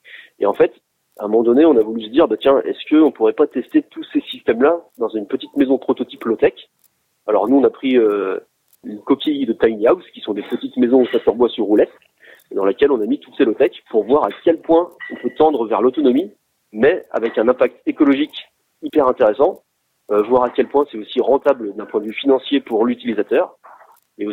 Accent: France; chez nous en France

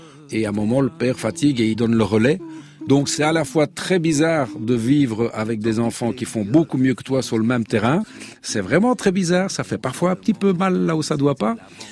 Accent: Brussels, Brussels-Capital Region, Belgium; Je lui ai dit que j'avais 19 ans et que je venais de Bruxelles.

